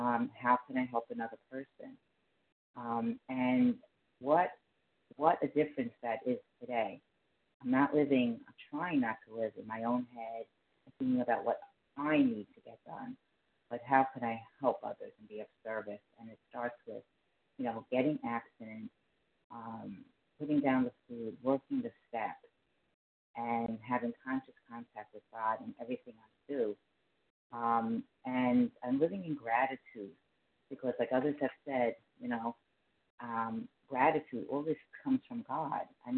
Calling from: New Jersey, United States; I am from New Jersey.

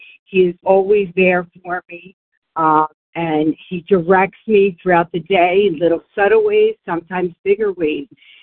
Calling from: Warminster, Pennsylvania, United States; from Warminster, Pennsylvania.

